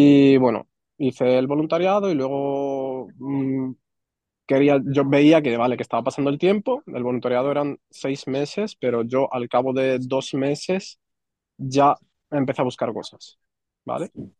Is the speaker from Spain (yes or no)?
yes; Málaga, Andalusia, Spain; now in Lausanne, Switzerland; Justamente porque yo vengo de Málaga y no estoy muy acostumbrado a ciudades muy grandes